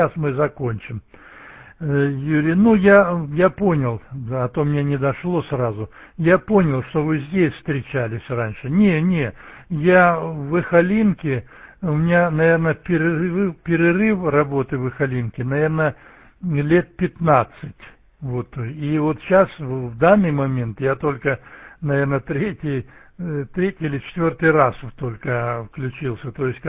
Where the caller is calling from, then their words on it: Stavropol, Stavropol Krai, Russia; Я ж не с Украины, со Ставрополя на приеме.